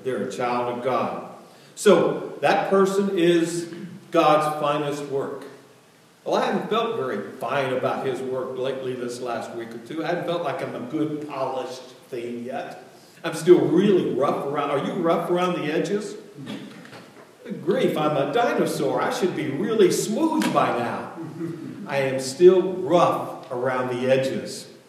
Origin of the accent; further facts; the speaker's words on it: Texas, United States; I grew up in Texas where my aunts still hug and kiss on me.